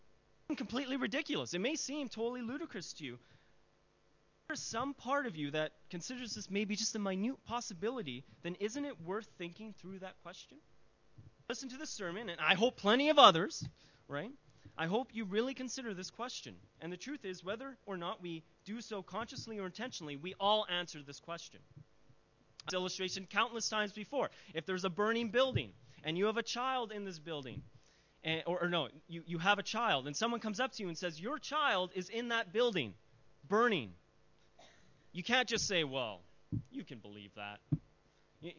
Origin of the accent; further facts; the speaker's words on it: Canada; I'm Canadian.